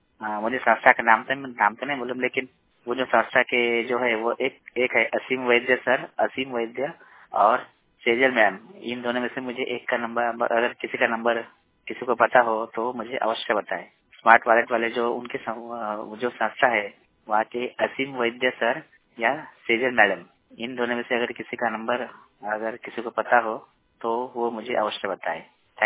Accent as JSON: {"language": "Hindi", "town": "Yavatmal", "region": "Maharashtra", "country": "India", "said": "मैं जिला यवतमाल से हूँ, महाराष्ट्र से 100% लैंड।"}